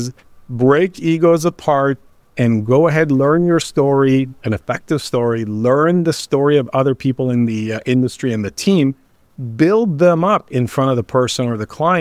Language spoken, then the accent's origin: English; Canada; moved away as an adult; now in United States; I grew up in Canada. So if a boot slips out, I apologize in advance. Been in the U.S. 22 years, and I became a citizen about a year ago